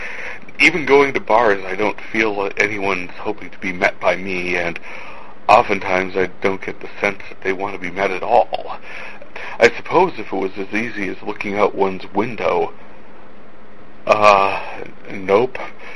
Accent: North Dakota, United States; I am from North Dakota

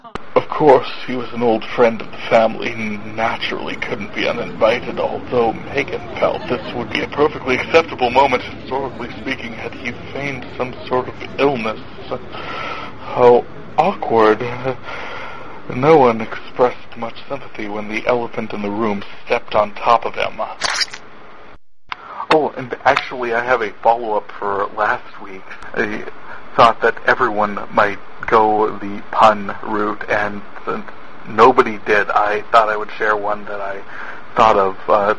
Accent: North Dakota, United States; I am from North Dakota.

